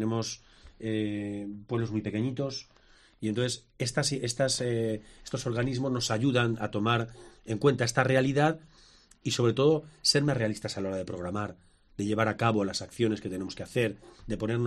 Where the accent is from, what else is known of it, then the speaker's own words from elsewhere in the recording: Escalona, Castilla-La Mancha, Spain; Yo lo veo en mi pueblo, en Escalona, ¿verdad?